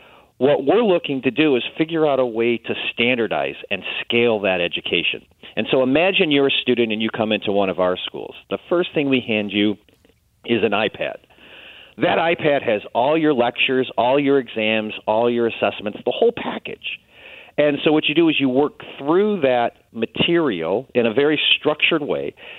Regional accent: Midwest, United States; I'm an Irish Catholic boy from the Midwest.

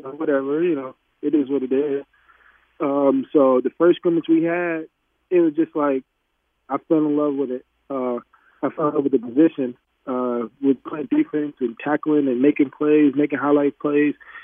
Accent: New Jersey, United States; also born or lived in Alabama; I grew up, I'm from New Jersey. Then I moved to Alabama for my freshman to junior year of high school.

